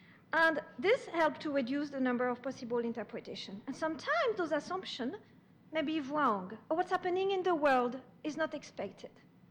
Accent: France; English is a second language; So it's a city from my hometown in France.

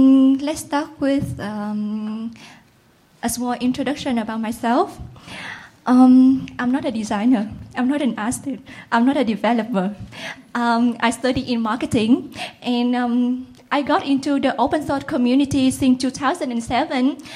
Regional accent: Vietnam; I come from Vietnam.

